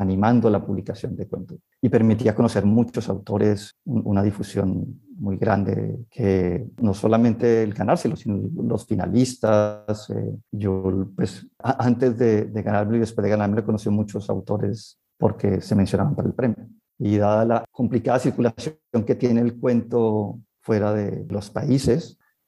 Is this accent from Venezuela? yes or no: no; Colombia; de estas cosas que uno tiene por el género, o por otro lado, por ser colombiano.